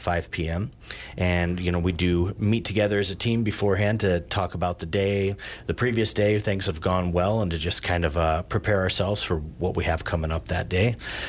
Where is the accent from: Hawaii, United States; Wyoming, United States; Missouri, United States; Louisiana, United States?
Wyoming, United States; Big Horn; So I grew up in Bighorn.